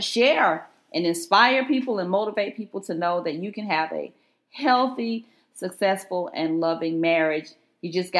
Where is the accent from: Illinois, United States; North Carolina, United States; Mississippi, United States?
North Carolina, United States; I'm from Carolina, right? I'm a Tar Heel fan.